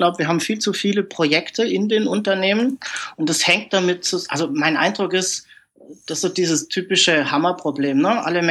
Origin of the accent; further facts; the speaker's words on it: Germany; ich bin aus Deutschland.